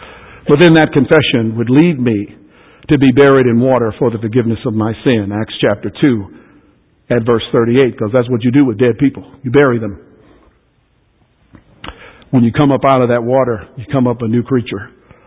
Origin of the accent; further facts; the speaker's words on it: Jacksonville, Florida, United States; My wife said, we're from Jacksonville, Florida.